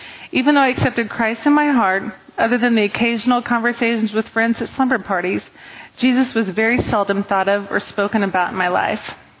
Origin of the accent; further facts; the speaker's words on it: Dallas, Texas, United States; born there; I was born in 1979 in Dallas, Texas, and I'm the youngest of three girls.